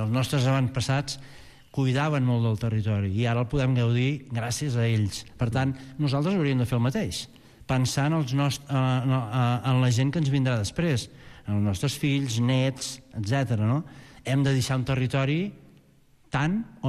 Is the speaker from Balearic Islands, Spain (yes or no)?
no; Catalonia, Spain; Tenim un paisatge mediterrani fabulós. Què he de dir si soc de la Conca, no?